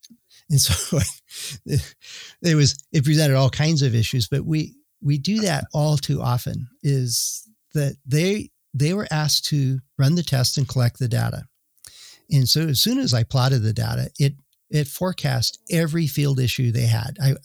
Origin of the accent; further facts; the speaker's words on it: Wisconsin, United States; Yeah, I'm from Wisconsin, so I was able to translate for them.